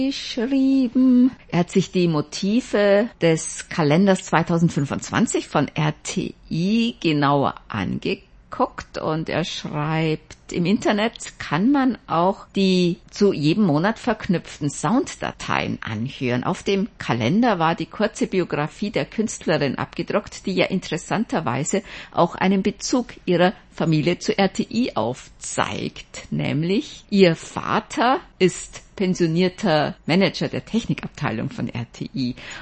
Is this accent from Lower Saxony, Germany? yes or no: yes; Holdorf, Lower Saxony, Germany; meinem Heimatdorf Holdorf, gelegen im norddeutschen Landkreis Vechta, in einer Landschaft Dammerberge, die zum Oldenburger Münsterland gehören